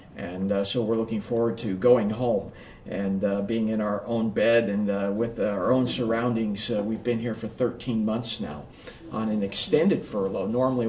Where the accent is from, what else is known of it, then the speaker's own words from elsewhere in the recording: Battle Ground, Washington, United States; moved away; also born or lived in California; And I am originally from Battleground, Washington. And so I am from the Northwest and left here in 1980.